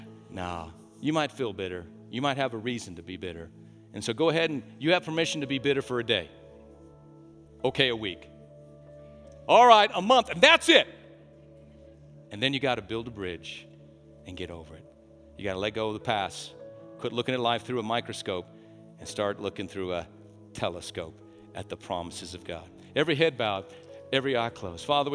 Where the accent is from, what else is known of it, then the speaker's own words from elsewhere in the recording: Albuquerque, New Mexico, United States; People jump out and shoot at you in Albuquerque. But I'm from Albuquerque.